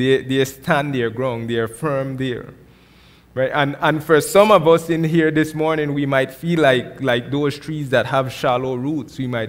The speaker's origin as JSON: {"language": "English", "country": "Belize", "lives_now": "Phoenix, United States", "said": "Because I'm from Belize where everything is green."}